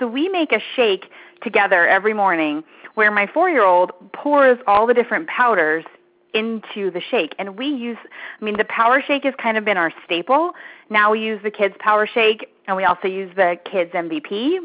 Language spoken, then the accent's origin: English; East Coast, United States; now in Arizona, United States; I live in Arizona. Absolutely love it. I grew up in the East Coast, and I realized at a young age that I was allergic to cold weather, so I ran away.